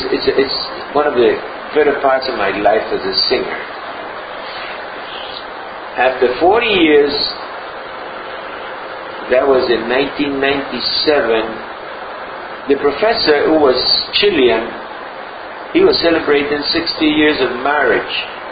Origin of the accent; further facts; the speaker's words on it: Colón, Panama; I came over from Panama, from Cologne to Panama every day. I had to commute.